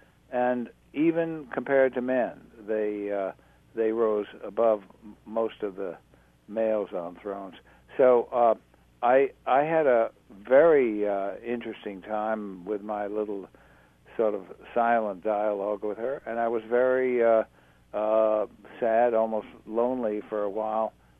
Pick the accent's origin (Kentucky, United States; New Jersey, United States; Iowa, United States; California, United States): Kentucky, United States; Lexington; born there; I was born in Lexington, not far from you